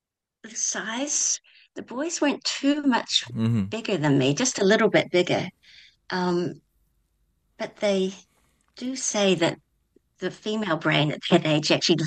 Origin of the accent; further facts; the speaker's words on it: Christchurch, Canterbury, New Zealand; I grew up in Christchurch and it was really lucky where we lived in Redcliffs.